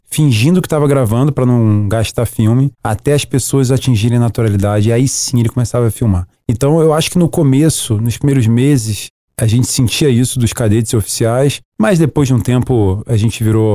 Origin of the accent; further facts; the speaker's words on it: Rio de Janeiro, Brazil; Eu sou do Rio de Janeiro, o Rio de Janeiro é um lugar, talvez seja a cidade que tenha o pico urbano com mais lugares para escalar, que tem mais vias, né?